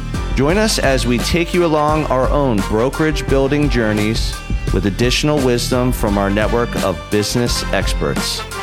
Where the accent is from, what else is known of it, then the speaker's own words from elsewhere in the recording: Ireland; You know, Dylan's Irish, you're Irish, I'm Irish, and so is Kev.